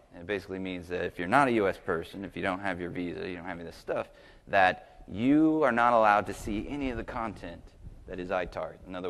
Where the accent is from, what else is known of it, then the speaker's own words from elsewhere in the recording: San Diego, California, United States; I'll just say I am from San Diego. So like I can literally drive home once everything's done.